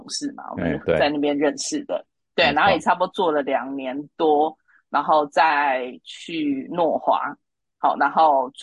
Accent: Kaohsiung, Kaohsiung City, Taiwan; moved away as an adult; now in Taipei, Taiwan; 那其实我是高雄人啊，齁，那我本身就是在高雄读完高中，然后呢就考上大学，所以1995年的时候上台北。

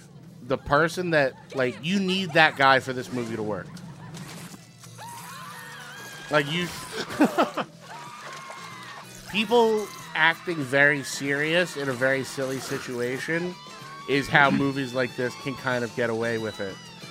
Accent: Secaucus, New Jersey, United States; Sea Caucus.

